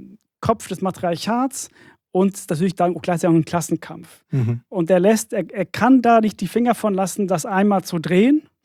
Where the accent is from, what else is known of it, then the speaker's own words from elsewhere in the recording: Sweden; Ja, also ich bin in Schweden aufgewachsen, ich darf das sagen.